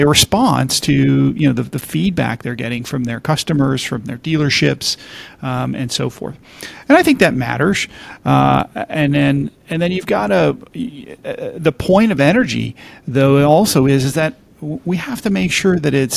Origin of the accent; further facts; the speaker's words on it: Hawaii, United States; I grew up in Hawaii as a kid.